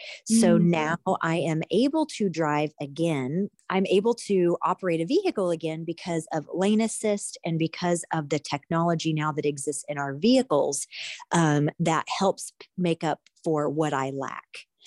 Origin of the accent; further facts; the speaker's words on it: Joplin, Missouri, United States; I'm originally from Joplin.